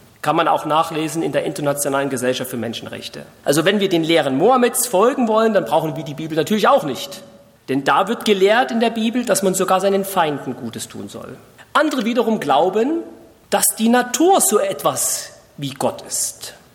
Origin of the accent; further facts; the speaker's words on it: Saxony, Germany; now in Monheim am Rhein, Germany; Gebürtig stamme ich aus Sachsen. Da bin ich aufgewachsen. Dort ist mein Elternhaus